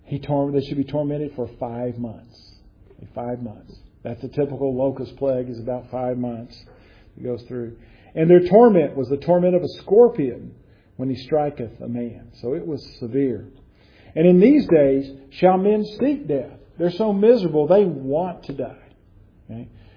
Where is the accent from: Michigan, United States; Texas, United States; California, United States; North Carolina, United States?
Texas, United States; I grew up in West Texas, so they actually had ads for oil wells